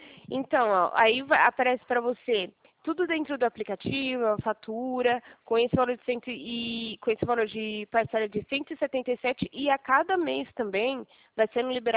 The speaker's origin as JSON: {"language": "Portuguese", "region": "São Paulo", "country": "Brazil", "said": "eu sou aqui de São Paulo."}